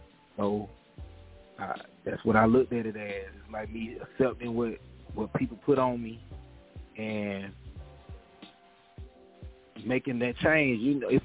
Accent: Pelham, Georgia, United States; one thing about my hometown, I'm from Pelham, Georgia, Southwest Georgia, 229. And one thing my city did for me, it made me fuck with me.

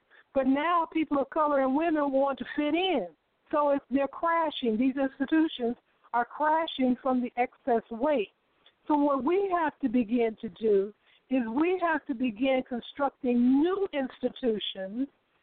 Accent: Chicago, Illinois, United States; And so I grew up in Chicago.

